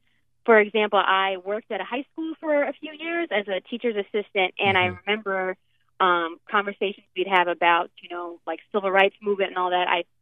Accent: Maryland, United States; I grew up in Maryland. It's about an hour outside of Washington, D.C.

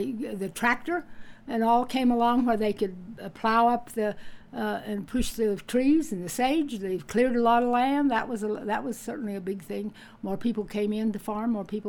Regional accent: Canada; moved away; We came from Canada in a 24 Ford truck, and it took us 9 days to come down here.

